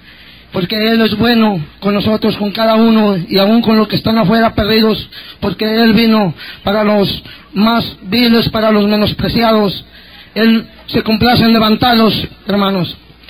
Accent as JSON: {"language": "Spanish", "town": "Cieneguilla", "region": "Durango", "country": "Mexico", "tie": "born or raised there", "said": "Yo provengo de Durango, del estado de Durango, nací en un pueblito de Durango llamado Cieneguilla, Villa Unión, Durango. Allí crecí, allí nací y allí crecí. Humilde, vengo de una familia muy humilde, hermanos."}